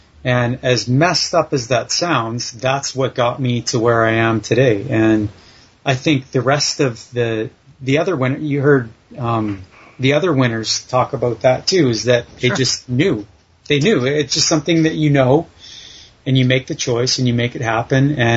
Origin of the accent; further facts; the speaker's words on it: Mission, British Columbia, Canada; Yeah, Mission, British Columbia.